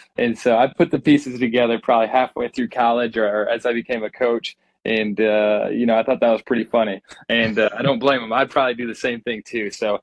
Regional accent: East Lansing, Michigan, United States; So I grew up in East Lansing, and my parents had met. My dad was from Pakistan. My mom was from Midland, Michigan, and they met going to Michigan State.

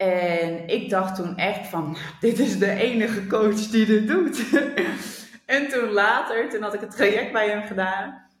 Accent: Rotterdam, South Holland, Netherlands; Ik woonde op dat moment in Friesland. Maar ik kom zelf uit Rotterdam

